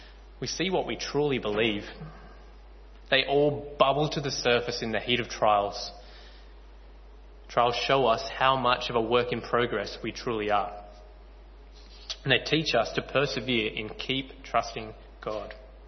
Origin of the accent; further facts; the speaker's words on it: Sutherland Shire, New South Wales, Australia; I preached on this passage 3 weeks ago in the church I grew up in the Sutherland Shire.